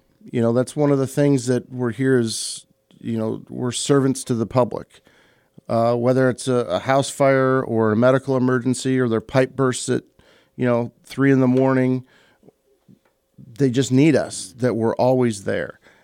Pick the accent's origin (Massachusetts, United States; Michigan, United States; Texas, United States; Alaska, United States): Michigan, United States; Detroit; also born or lived in Livonia; Well, the background is I was born in Detroit, raised on the west side. We moved to Livonia, and then I went to high school at Bishop Borges in Detroit, Redford Township.